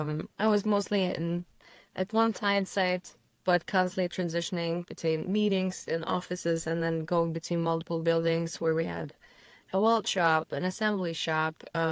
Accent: Kazakhstan; after growing up in Kazakhstan, I always had this drive to have a job that would allow me to be financially independent

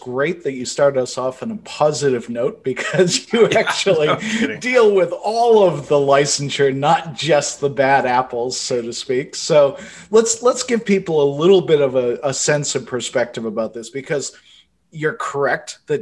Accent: Massachusetts, United States; So back in my home state

